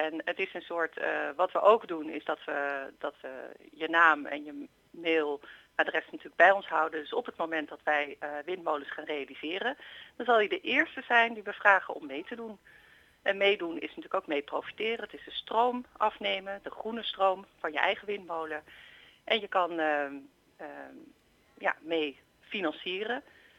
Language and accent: Dutch; Amsterdam, North Holland, Netherlands; als wij met als Amsterdammers vanaf het Centraal Station dat zicht straks hebben op die windmolens